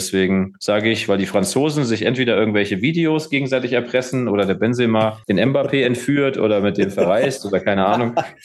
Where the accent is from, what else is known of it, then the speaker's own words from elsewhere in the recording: Austria; ich bin Österreicher.